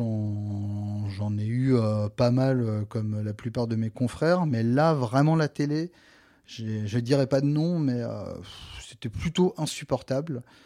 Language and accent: French; Thouars, Nouvelle-Aquitaine, France; la ville où j'ai grandi, Thouars dans les Deux-Sèvres.